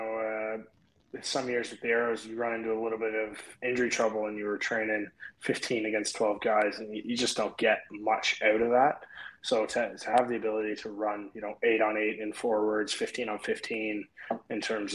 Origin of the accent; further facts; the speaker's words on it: Toronto, Ontario, Canada; I'm going to have to stick with my hometown Jays.